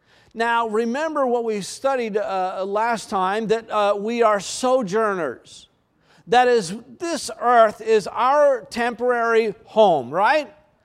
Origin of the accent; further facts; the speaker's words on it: Maine, United States; I grew up in Maine